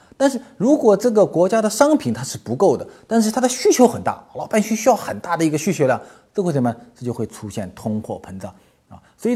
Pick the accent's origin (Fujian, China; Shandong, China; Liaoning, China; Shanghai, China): Shanghai, China; 南方人，比如说我们上海人和杭州人